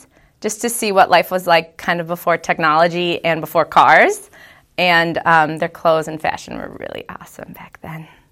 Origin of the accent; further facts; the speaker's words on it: Eden Prairie, Minnesota, United States; I am from Eden Prairie, Minnesota, and this is my fifth year on the team.